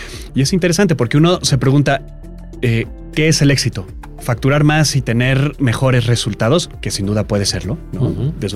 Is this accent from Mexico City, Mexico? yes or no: yes; Mexico City, Mexico; para las y los que somos chilangos